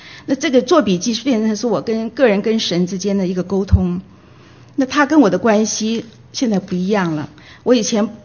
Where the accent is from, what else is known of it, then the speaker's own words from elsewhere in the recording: China; 因为我觉得我们中国人比较含蓄，我们不太讲我们自己。